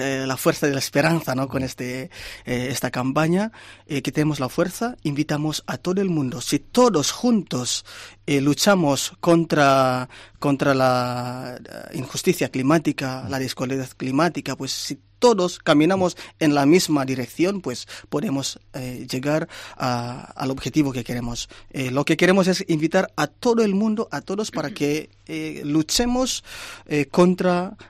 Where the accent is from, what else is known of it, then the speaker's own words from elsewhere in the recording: Indonesia; Spanish is a second language; now in Spain; Pues yo vengo de Indonesia. Llevo 5 años aquí en España.